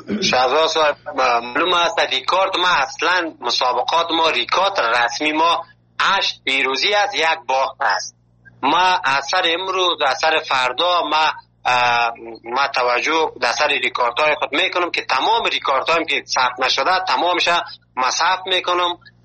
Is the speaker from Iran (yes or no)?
no; Afghanistan; now in Turkey